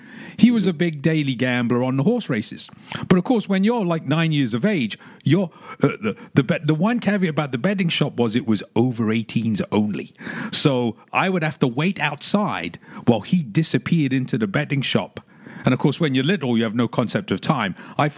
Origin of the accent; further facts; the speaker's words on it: London, United Kingdom; I grew up in London.